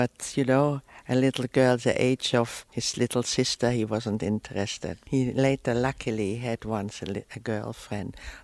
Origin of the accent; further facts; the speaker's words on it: Vienna, Austria; And so when she heard I came from Vienna, she said, oh, you must come up to my father.